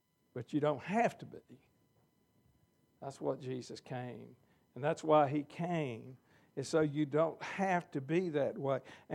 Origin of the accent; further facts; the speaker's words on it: Mississippi, United States; I guess I'm from Mississippi and I have to do that.